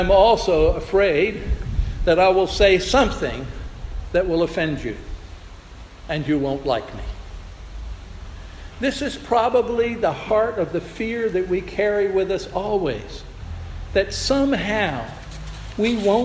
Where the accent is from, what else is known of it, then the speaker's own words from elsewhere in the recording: Florida, United States; When I was a youth growing up in South Florida, we always had to learn the difference between a king snake and a coral snake